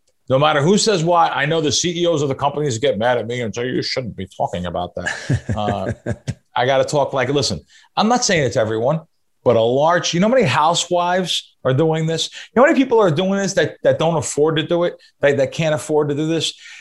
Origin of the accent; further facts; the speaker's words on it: New York, United States; I'm cynical. I'm a New Yorker.